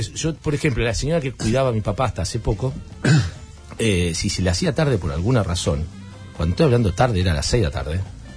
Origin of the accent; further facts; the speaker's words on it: Argentina; siendo argentino en otro lugar del mundo es mucho más difícil seguramente encontrarlo, pero acá lo tenés